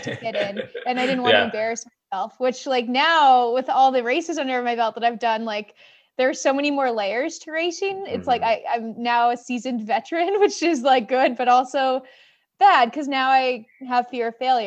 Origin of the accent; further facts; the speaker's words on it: Alberta, Canada; I'm from Alberta, which is like track isn't quite as deep in Alberta as somewhere like Ontario, a different province with a huger population.